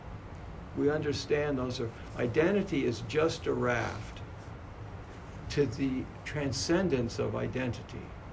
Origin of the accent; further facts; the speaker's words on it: United States; born there; I was born in America